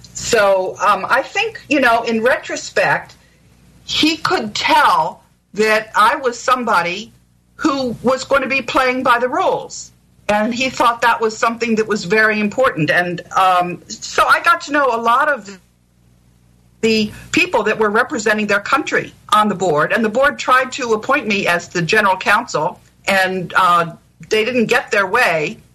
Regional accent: United States; I'm an American.

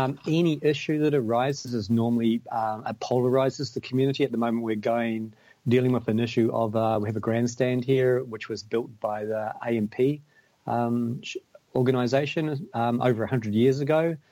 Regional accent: Australia; also born or lived in Picton, New Zealand; now in New Zealand; I was born in New Zealand in Picton. I spent 20 years of my early life in Australia and got a bit of a view of over there, but the calling for home came, and so I came back home.

